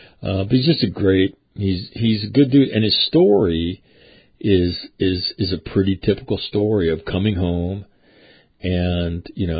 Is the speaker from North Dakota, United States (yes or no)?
yes; Grand Forks, North Dakota, United States; 2 days later, I read in my hometown paper that Grand Forks Marine wounded in Afghanistan. Now, up in North Dakota, it's largely Army and Army National Guard country, right?